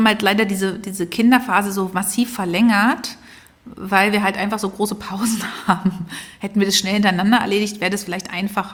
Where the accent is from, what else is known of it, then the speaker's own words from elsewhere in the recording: Berlin, Germany; also ich bin ja im Prenzlauer Berg aufgewachsen, also an der Schönhauser Allee, so wie Wladimir Kamina, nur an einer anderen Ecke.